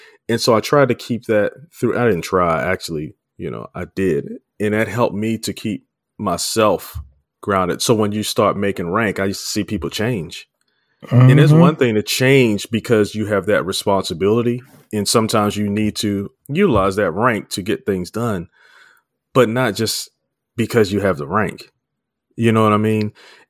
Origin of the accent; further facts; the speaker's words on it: Baltimore, Maryland, United States; I'm from Baltimore, Maryland, by the way.